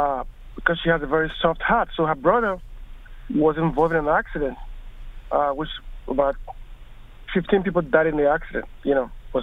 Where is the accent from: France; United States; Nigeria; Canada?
Nigeria; I'm from Nigeria originally.